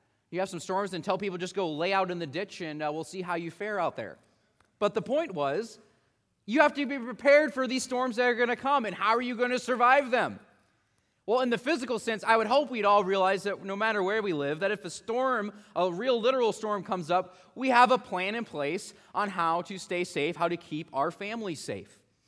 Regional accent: Midwest, United States; now in Tri-Cities, United States; it made me think back to my time growing up in the Midwest when we actually had storms. One of the blessings of living here in the Tri-Cities in Southeast Washington is that we really don't have storms.

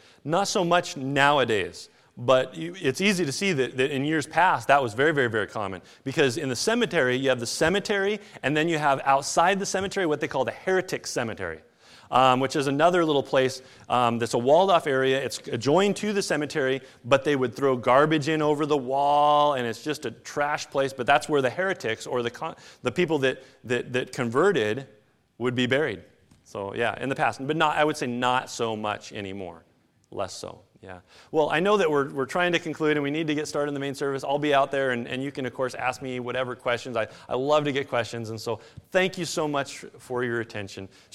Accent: Long Beach, Washington, United States; We grew up in Long Beach, Washington

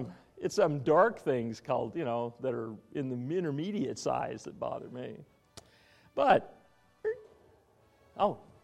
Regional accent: Spokane, Washington, United States; I grew up in Spokane, Washington, and we didn't have beggars when I was a kid.

